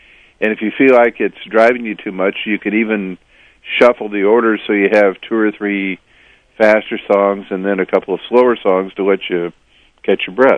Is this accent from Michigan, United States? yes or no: no; Texas, United States; I was raised in Texas, so country and Western music has this dominant beat.